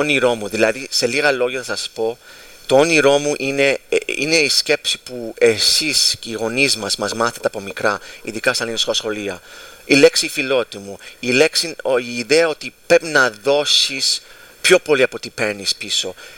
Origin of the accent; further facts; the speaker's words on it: Greece; σαν Έλληνες, να γίνουμε οργανωμένοι, να καθίσουμε όλοι μαζί σαν μια ομάδα